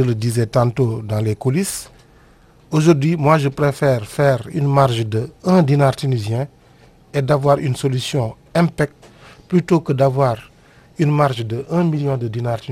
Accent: Senegal; comme chez nous au Sénégal, à la société sénégalaise.

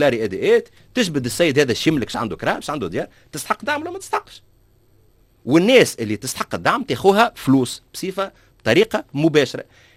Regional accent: Sfax, Sfax Governorate, Tunisia; أنا أصلي من صفاقس.

